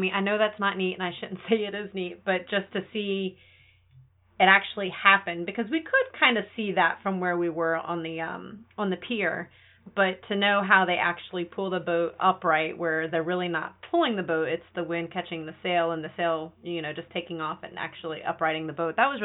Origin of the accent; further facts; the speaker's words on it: Florida, United States; Now, okay, yes, we come from Florida. We're used to it.